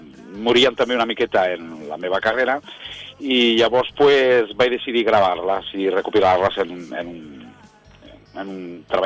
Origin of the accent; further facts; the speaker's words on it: Barcelona, Catalonia, Spain; Quan estava vivia a Barcelona, jo sóc de Barcelona, i quan vivia a Barcelona pues, treballava en les sales de ball de Barcelona.